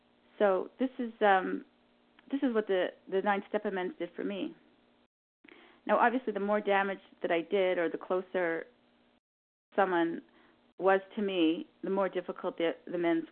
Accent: Canada; I'm from Canada, and I'm a recovered compulsive overeater.

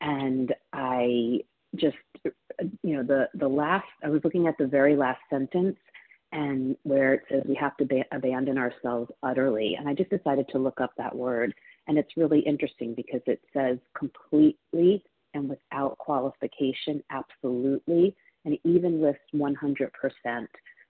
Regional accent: Philadelphia, Pennsylvania, United States; from Philadelphia, Pennsylvania

